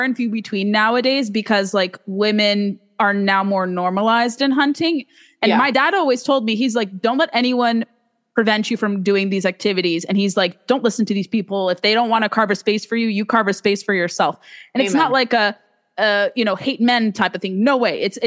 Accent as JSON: {"language": "English", "region": "California", "country": "United States", "tie": "born or raised there", "said": "Like California, my home state, put a moratorium the year before I was born in 1990."}